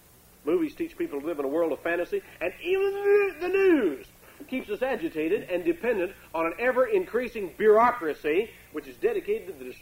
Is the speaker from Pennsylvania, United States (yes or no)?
no; Kentucky, United States; I mean, I was raised in Kentucky, and, you know, it was kind of like South Carolina. when I was a child. I mean, this is in the 50s.